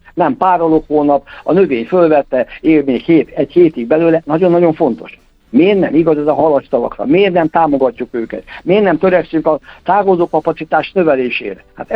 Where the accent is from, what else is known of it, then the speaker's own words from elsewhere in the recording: Ercsi, Fejér, Hungary; Csak az én szülőfalomba Ercsit, ahonnan én származom